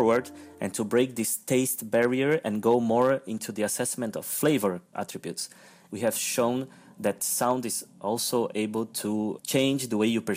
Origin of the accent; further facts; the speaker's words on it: Brazil; now in Belgium; I am a Brazilian with a touch of Ecuadorian, so I'm Latin American, and I am doing research in Belgium.